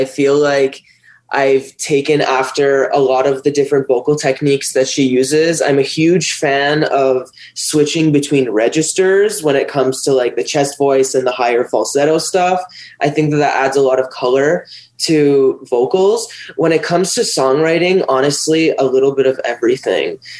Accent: Ottawa, Ontario, Canada; born there; now in Toronto, Canada; I was born in Ottawa. I have a Persian background, although I'm Canadian born, and now I'm living in Toronto.

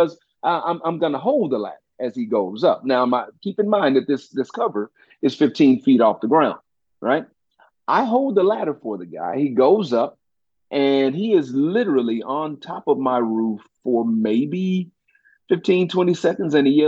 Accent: Texas, United States; You know, I'm a Texan.

